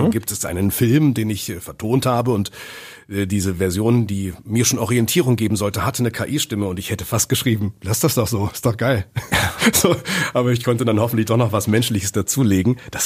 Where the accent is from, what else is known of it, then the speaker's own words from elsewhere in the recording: Münster, North Rhine-Westphalia, Germany; Ich bin in Münsterland aufgewachsen, in Münster aufgewachsen.